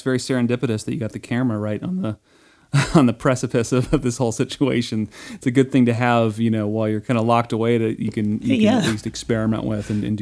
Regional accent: Ohio, United States; I grew up in Ohio, so I kind of understand what it is that you're referring to.

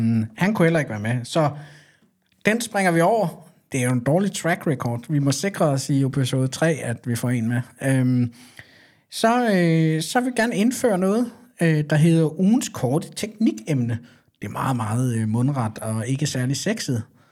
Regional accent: Zealand, Denmark; jeg er fra Sjælland og mere jubelidiot

